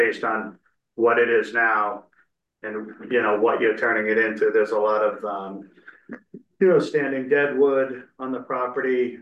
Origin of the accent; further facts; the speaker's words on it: Massachusetts, United States; You know, I'm from Mass. And where I live back home, you know, it's we're very respectful.